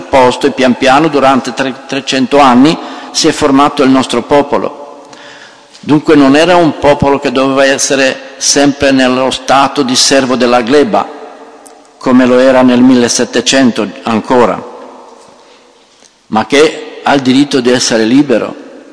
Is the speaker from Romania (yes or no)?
yes; Romania; Italian is a second language; E così si arriva che anche in Romania, il paese da dove vengo io